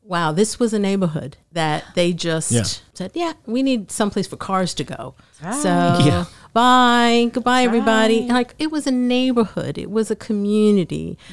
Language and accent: English; New York, United States; I grew up in New York, you know.